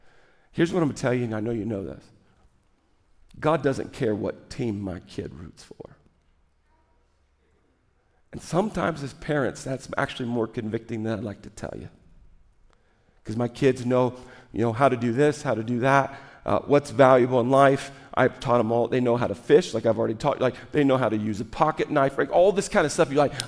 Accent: Kansas, United States; I grew up a lot in Kansas. So we grew up, one, in Kansas, you learn, wheat fields everywhere.

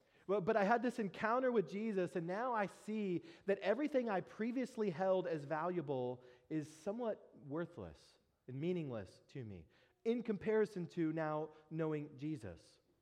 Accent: Dallas, Texas, United States; Now, I grew up in the Dallas, Texas area, which means the Dallas kind of sports teams are my teams.

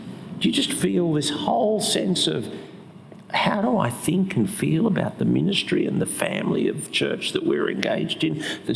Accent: Australia; You think, hang on, I'm an Australian. I don't show my feelings.

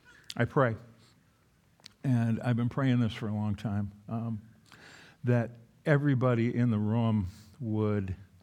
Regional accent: Duluth, Minnesota, United States; somebody asked me this morning where did I grew up in Duluth, Minnesota.

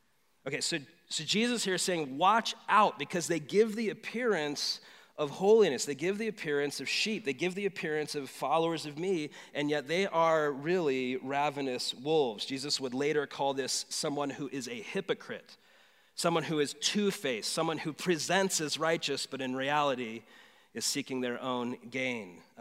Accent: United States; So I am an American evangelical who has grown up in American evangelicalism

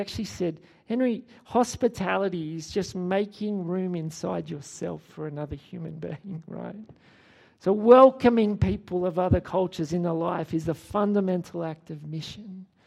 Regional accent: Sydney, New South Wales, Australia; I'm a northerner. I'm from Sydney.

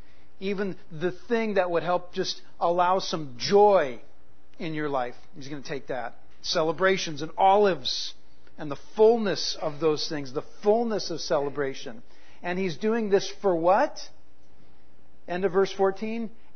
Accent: United States; I'm an American. We don't have a king, right?

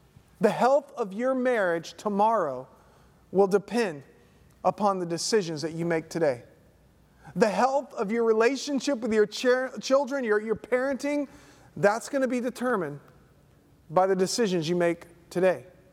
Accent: Southeast, United States; I grew up in the Southeast, but to be honest with you, I don't remember much being told about Martin Luther King Jr.

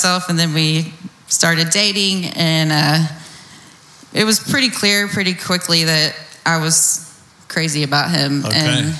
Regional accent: Midlothian, United States; I was born and raised in Midlothian, graduated from Midlothian High School 2005.

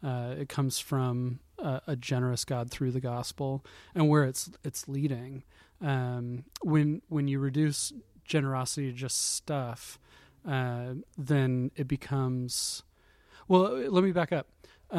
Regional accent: Portland, Oregon, United States; So I come from Portland

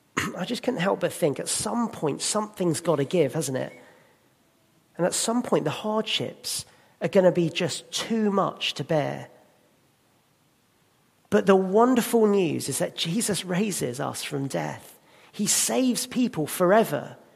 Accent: South East England, United Kingdom; born there; Now, I was born in Kent from immigrant parents

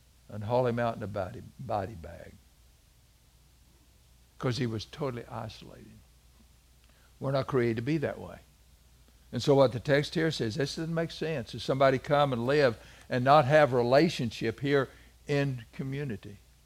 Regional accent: Missouri, United States; You know, I grew up in South Missouri, you know that. And I mean, we were down in the hills.

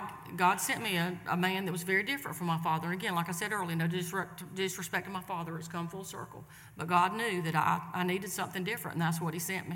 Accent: Pendleton, South Carolina, United States; And like I told you, I was city girl. I was raised in Pendleton, went to school at Pendleton Elementary.

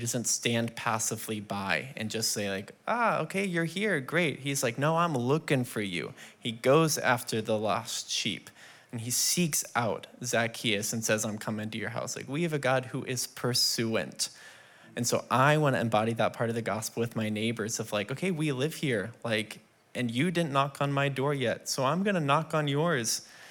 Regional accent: The Woodlands, Texas, United States; I grew up in the Woodlands, and if you don't know, that's a planned community.

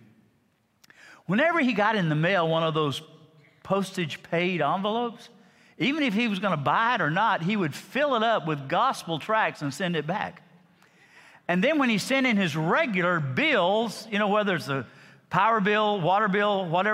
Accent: Alabama, United States; You know, when I was a kid growing up in Lower Alabama, we really had some high-tech appliances.

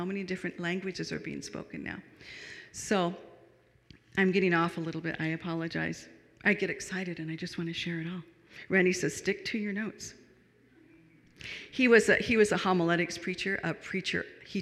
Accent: Marysville, Washington, United States; now in Seattle, United States; I'm from Marysville, where Susan lives close by at least.

